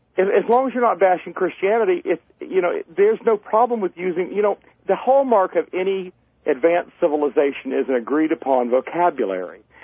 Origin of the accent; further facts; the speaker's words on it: the South, United States; I grew up poor in the South. I mean, I live in a dirt road in an old beat-up house, the house I grew up in.